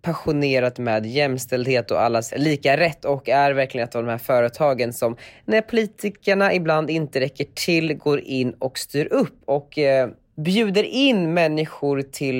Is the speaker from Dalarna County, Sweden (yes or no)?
no; Västerås, Västmanland County, Sweden; Är det för att jag är från Västerås?